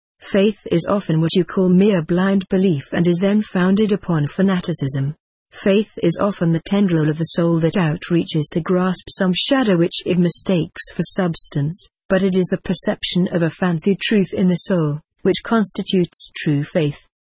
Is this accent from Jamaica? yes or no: no; England, United Kingdom; born there; also born or lived in United States; You are doubtless aware, many of you, that I am of English birth